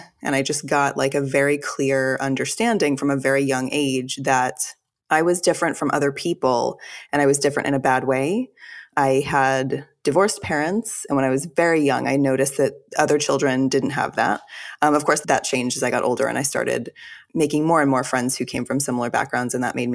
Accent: Fort Worth, Texas, United States; The relevant parts are I was raised in Fort Worth, Texas, in a conservative Jewish family, and I was also raised by a single mother.

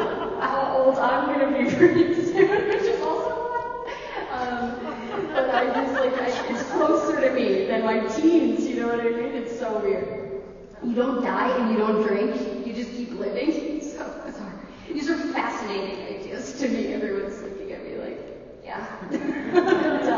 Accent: West Coast, United States; So, I grew up in an alcoholic home. I'm from the West Coast.

